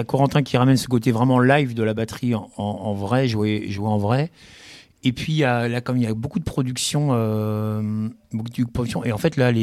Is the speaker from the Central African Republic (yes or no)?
no; Pays de la Loire, France; parce que je suis mayennais du Nord-Mayenne, quoi.